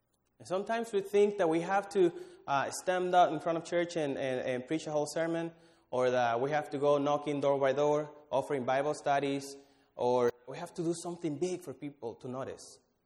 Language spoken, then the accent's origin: English; Dominican Republic; So for those who know me, I'm from the Dominican Republic